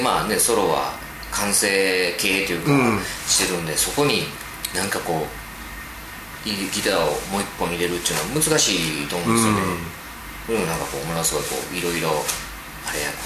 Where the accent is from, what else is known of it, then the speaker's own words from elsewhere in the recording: Osaka, Japan; 2月は、まあ、地元大阪で